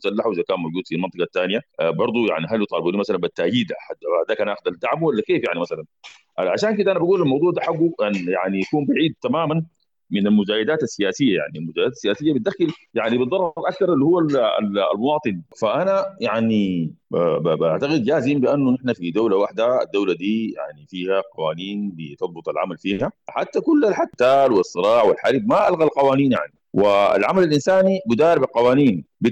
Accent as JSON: {"language": "Arabic", "country": "Sudan", "said": "يعني الآن عندنا في السودان بنعمل بقانون اللي هو 2006"}